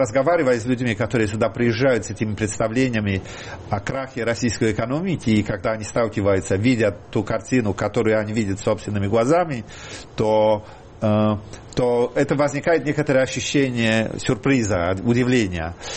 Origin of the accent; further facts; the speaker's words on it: Warsaw, Masovian Voivodeship, Poland; Russian is a second language; Я приезжаю из Варшавы, у нас этого нету.